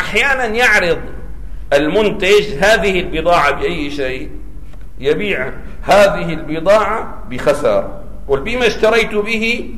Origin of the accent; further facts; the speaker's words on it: Syria; مثلا هذا عندنا في الشام هذه الدزينة اللي بسموها مؤلفة من 12 قطعة